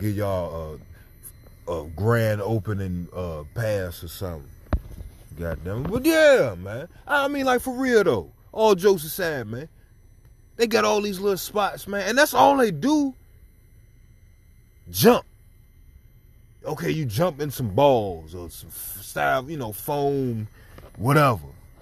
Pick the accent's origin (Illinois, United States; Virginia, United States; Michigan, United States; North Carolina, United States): Virginia, United States; Newport News; I'm a dirty ghetto kid. I'm from Newport News, downtown, pretty every nigga in the hood.